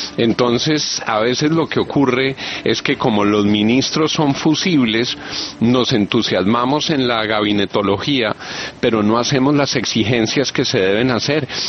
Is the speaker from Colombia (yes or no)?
yes; Colombia; como colombiano